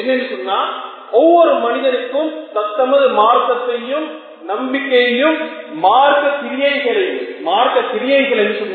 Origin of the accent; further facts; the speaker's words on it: Colombo, Western Province, Sri Lanka; அப்படியான ஒரு சூழலிலே, கொப்பனி தெருவிலே பிறப்பிடமாக கொண்ட நான் அப்படியான ஒரு சூழலிலே தான் நானும் வளர்ந்தேன்.